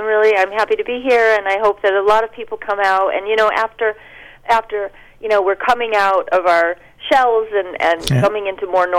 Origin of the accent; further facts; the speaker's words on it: Torrington, Connecticut, United States; I grew up in Torrington, so for me the Warner Theater is very special.